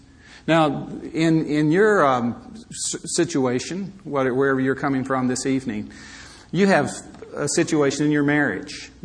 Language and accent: English; Alabama, United States; moved away as an adult; now in California, United States; I'm from Alabama, and you probably picked that up. That most people ask me if I'm from Texas, and I say I'm from the Alabama part of Texas. So even though we've been in California for 27 years